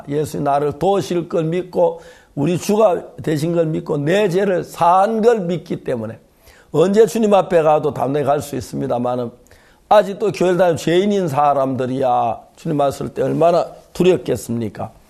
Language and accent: Korean; South Korea; 지금은 제가 한국인인데